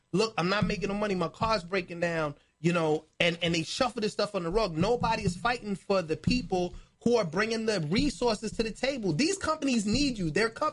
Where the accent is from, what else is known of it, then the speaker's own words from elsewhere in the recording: New York, United States; And I'm from New York on top of that.